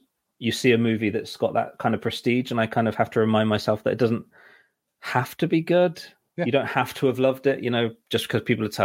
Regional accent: Swindon, South West England, United Kingdom; Oh, that's the Swindon town. That's my hometown where I'm living right now.

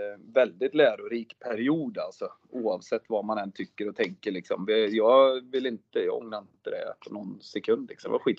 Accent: Skövde, Västra Götaland County, Sweden; Vi är ju från Skövde liksom

